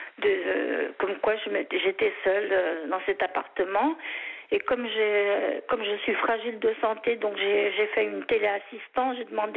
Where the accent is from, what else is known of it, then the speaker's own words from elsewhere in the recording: France; born there; Je suis née en France, donc je suis française avant tout.